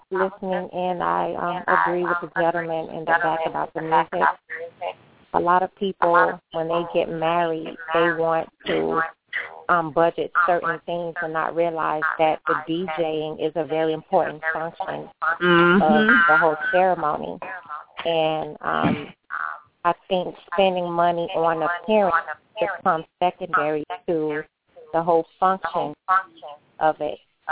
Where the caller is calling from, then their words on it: Miami, Florida, United States; Miami, Florida.